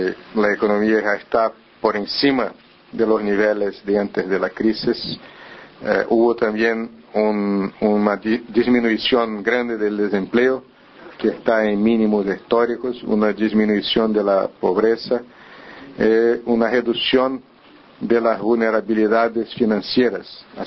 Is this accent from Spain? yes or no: no; Brazil; first language Portuguese; Spanish is a second language; now in Uruguay; Me excuso de no poder hablar bien el español. Como brasileño, hablo esta mistura de español con portugués.